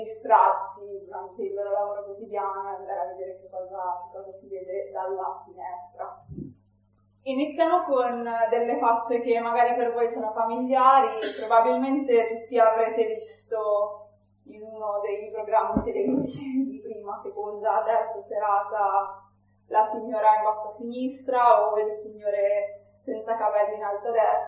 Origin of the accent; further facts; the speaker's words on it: Milan, Lombardy, Italy; che sono un prodotto milanese. Sono nata e cresciuta a Milano, ho studiato a Milano